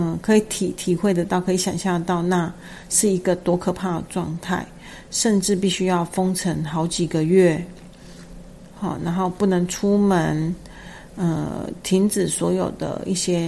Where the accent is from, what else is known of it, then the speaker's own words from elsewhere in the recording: Taiwan; 因为身为台湾人而骄傲的感受